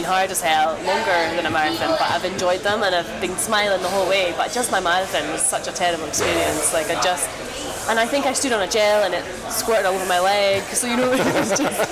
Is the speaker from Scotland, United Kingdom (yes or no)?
yes; Turriff, Scotland, United Kingdom; I'm actually originally from Turriff.